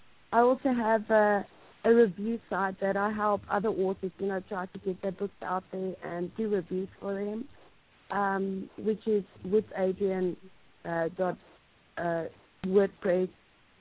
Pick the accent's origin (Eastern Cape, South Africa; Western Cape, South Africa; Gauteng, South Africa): Gauteng, South Africa; Johannesburg; I'm from Johannesburg.